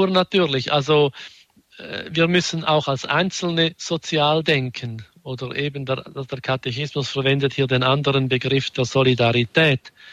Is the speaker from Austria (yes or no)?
no; Switzerland; Also bei uns in der Schweiz gibt es so Lotteriefonds, die dann benutzt werden, um wirklich gute Werke zu finanzieren.